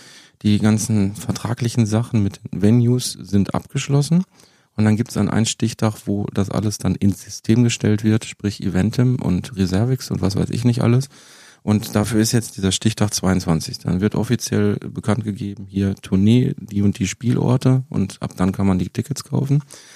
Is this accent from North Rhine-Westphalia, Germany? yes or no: yes; Bochum, North Rhine-Westphalia, Germany; und in Bochum, meine Heimat, 200.